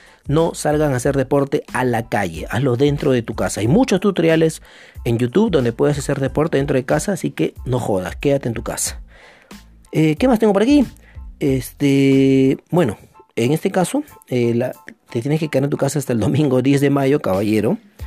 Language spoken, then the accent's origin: Spanish; Peru; Somos peruanos todos, hay que darnos la mano.